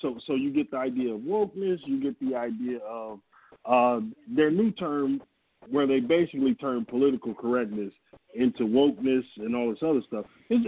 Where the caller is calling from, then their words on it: Atlanta, Georgia, United States; No, I'm in Atlanta, man.